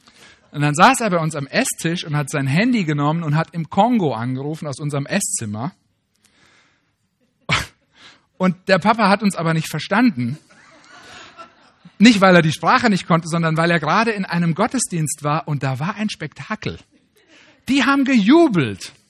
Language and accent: German; Germany; Ja klar, wir sind Deutsche. Wir freuen uns eher nach innen.